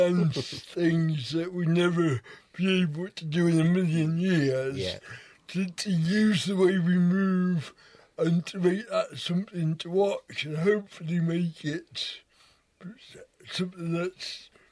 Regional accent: North East England, United Kingdom; accent: Geordie; I grew up in the Northeast, and I had a Georgia accent. And I lost it very, very quickly

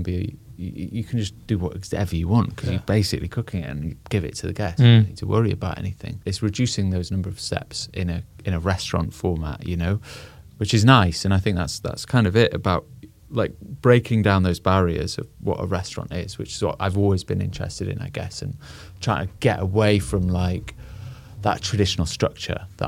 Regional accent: North East England, United Kingdom; growing up in Northumberland

